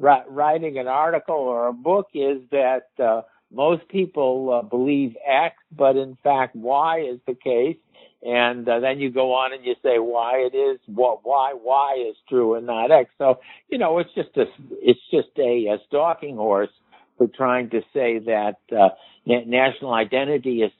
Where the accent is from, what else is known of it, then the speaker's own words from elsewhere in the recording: Chicago, Illinois, United States; like I'm from Chicago and I root for the Chicago Cubs.